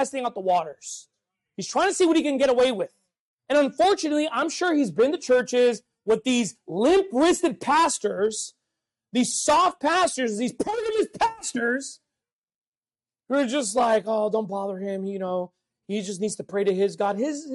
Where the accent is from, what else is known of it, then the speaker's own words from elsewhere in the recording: California, United States; I'm from California, by the way. Don't hold it against me.